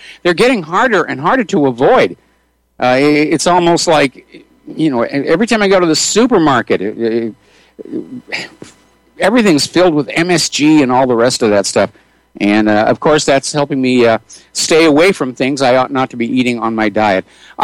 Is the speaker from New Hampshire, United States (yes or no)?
yes; New Hampshire, United States; The lifestyle that you're describing, that's what I grew up with in New Hampshire. We did the same thing. We had the gardens, the chickens, turkeys, a couple of geese, had our own cows, and so forth and so on.